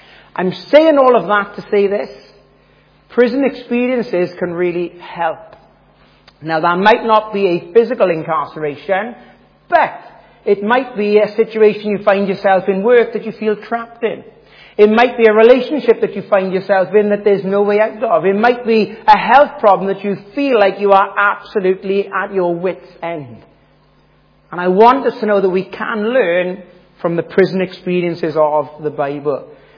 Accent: Wales, United Kingdom; But I am from Wales.

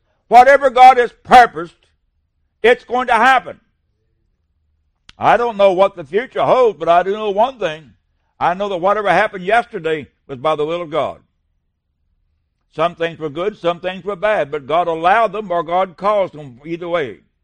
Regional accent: West Virginia, United States; I'm a hillbilly from West Virginia.

